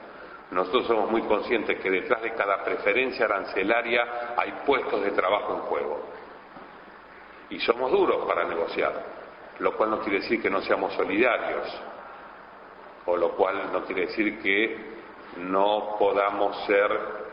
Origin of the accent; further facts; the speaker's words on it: Argentina; los países con los cuales nosotros como argentinos nos sentamos a negociar